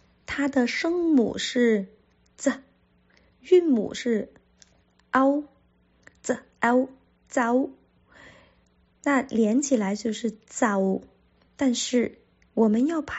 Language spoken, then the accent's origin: Chinese; Guangdong, China; accent: Cantonese; 我们广东话的就是嘅